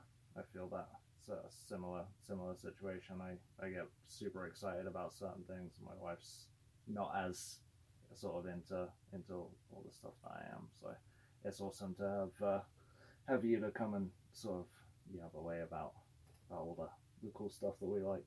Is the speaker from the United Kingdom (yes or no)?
yes; United Kingdom; I'm from all the way in the UK.